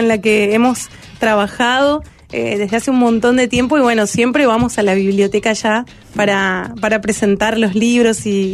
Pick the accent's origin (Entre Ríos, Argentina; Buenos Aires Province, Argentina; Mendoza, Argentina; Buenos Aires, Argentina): Mendoza, Argentina; now in Uruguay; Yo soy de Argentina, de Mendoza. y vine acá a Uruguay hace 17 años.